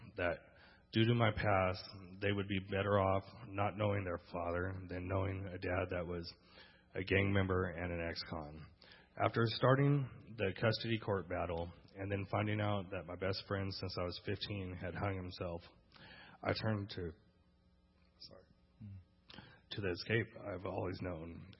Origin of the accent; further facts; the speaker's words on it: Fresno, California, United States; born there; I was born in Fresno, the youngest of three and the only boy.